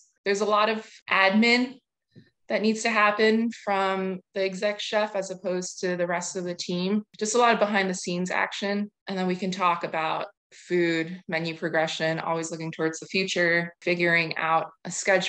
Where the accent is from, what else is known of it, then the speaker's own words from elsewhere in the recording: Connecticut, United States; So I grew up in Connecticut. So New York City seemed like the best place to end up after college.